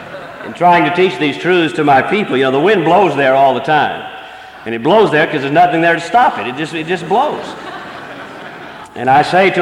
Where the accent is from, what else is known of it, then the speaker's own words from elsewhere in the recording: Texas, United States; We come from West Texas, and if you've ever been there, you know there are not many trees.